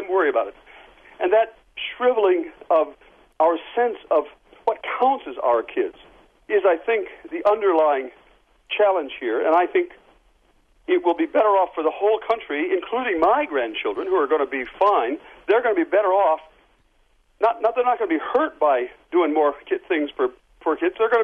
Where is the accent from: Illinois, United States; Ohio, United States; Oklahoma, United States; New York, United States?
Ohio, United States; Port Clinton; as when I was growing up in Port Clinton